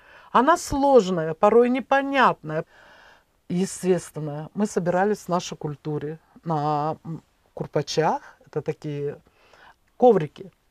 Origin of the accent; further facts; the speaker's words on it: Dushanbe, Tajikistan; мне пришлось оставить труд, который я совершала там, в Душанбе, в моем родном городе.